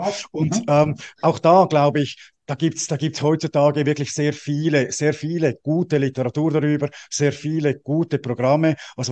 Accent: Switzerland; Ich bin ja als Schweizer

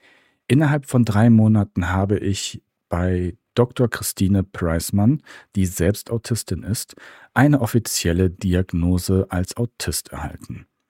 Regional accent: Düsseldorf, North Rhine-Westphalia, Germany; born there; now in Fulda, Germany; Ich bin gebürtiger Düsseldorfer und lebe momentan oder seit einigen Jahren in Fulda.

